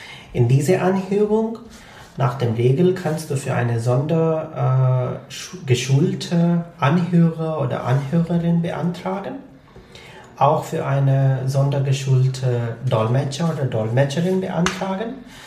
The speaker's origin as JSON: {"language": "German", "region": "Punjab", "country": "Pakistan", "first_language": "Punjabi", "second_language": "German", "said": "Zum Beispiel meine Muttersprache ist anders, das ist Punjabi."}